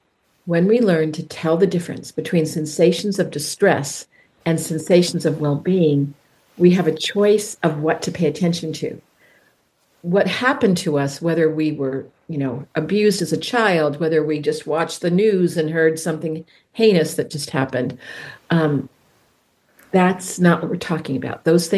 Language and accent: English; California, United States; because I come from California, I forgot all my clothes.